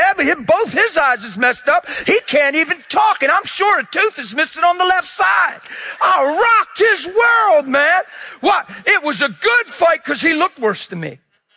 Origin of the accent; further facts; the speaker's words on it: New York City, New York, United States; I don't know about you, but I grew up in New York City.